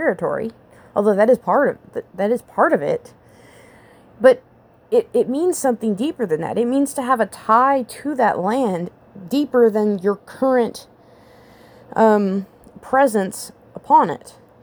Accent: United States; a pretty good claim to say that I'm an American. It's not like I just came here from Lesotho.

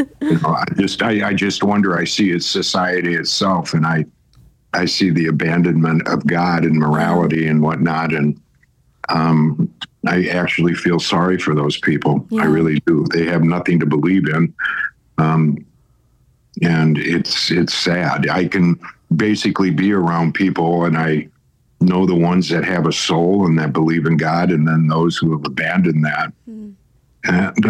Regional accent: Pontiac, Michigan, United States; born there; I was born in Detroit.

